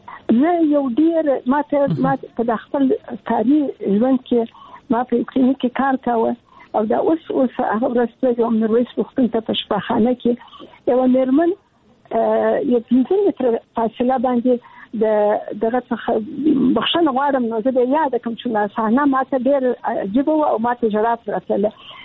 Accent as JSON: {"language": "Pashto", "region": "Kandahar", "country": "Afghanistan", "said": "زه د کندهار یم، د کندهار د دنیا لالیسې کې مې زده کړې وکړې، او کابل پوهنتون ته ولاړم"}